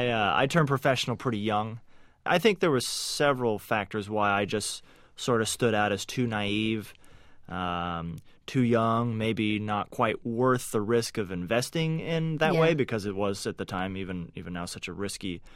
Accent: Dallas, Texas, United States; He was definitely an icon for all cyclists growing up in the Dallas area, even eventually across the country.

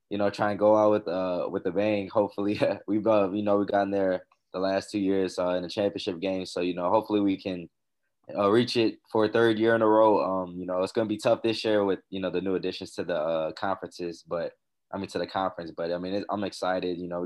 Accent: Federal Way, Washington, United States; So I grew up in Federal Way, Washington.

